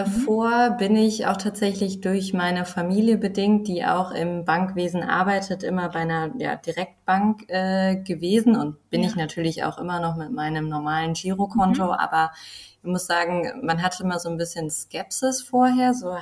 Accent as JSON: {"language": "German", "town": "Cologne", "region": "North Rhine-Westphalia", "country": "Germany", "said": "Ich komme aus Köln, bin 31 Jahre alt."}